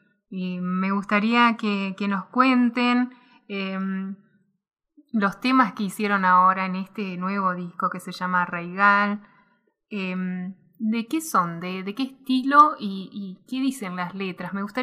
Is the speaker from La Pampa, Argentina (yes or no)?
no; Bariloche, Río Negro, Argentina; somos de Bariloche